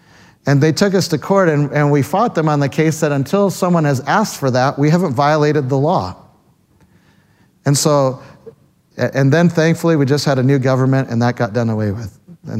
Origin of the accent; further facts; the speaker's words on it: Canada; I come down from Canada.